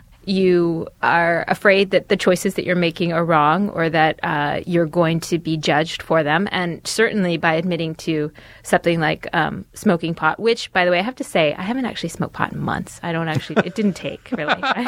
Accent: California, United States; I grew up in California

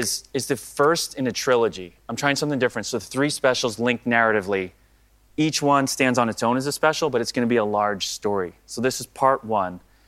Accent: East Coast, United States; We don't have any relatives because I'm from the East Coast, so we don't have any family out there or anything.

